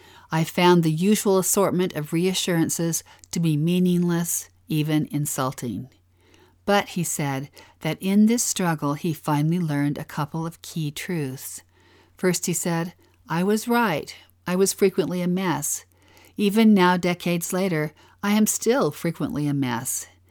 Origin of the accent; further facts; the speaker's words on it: Utah, United States; accent: Utah; This is where my Utah accent shows up.